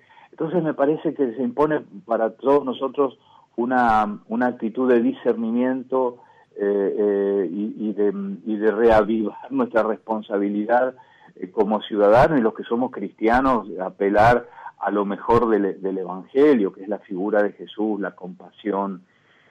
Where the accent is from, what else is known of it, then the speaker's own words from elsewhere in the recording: Mendoza, Argentina; Si cuenta mi experiencia, mi provincia natal, Mendoza, está teniendo una situación muy complicada.